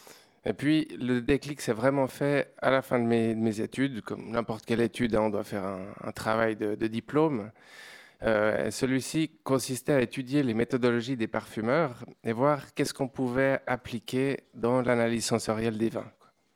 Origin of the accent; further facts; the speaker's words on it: Switzerland; accent: Swiss; Comme vous l'entendez, je viens d'une autre contrée, hein, mon petit accent suisse.